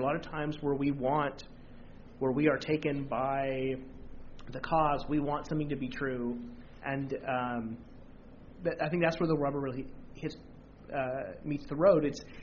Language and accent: English; United States; As an American growing up under the First Amendment